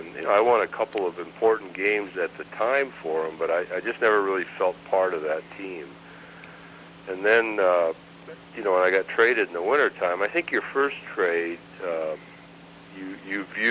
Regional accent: California, United States; But that was hard because I had settled into the Bay Area. I was from California.

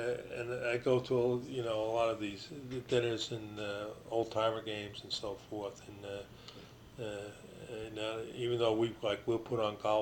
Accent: New Jersey, United States; And he's got a Southern accent, and I'm from Jersey, you know?

